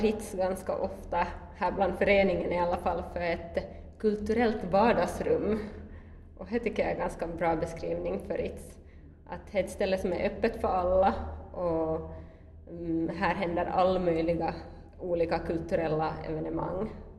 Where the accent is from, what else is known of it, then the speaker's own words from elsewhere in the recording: Kristinestad, Ostrobothnia, Finland; min hemstad i Kristinestad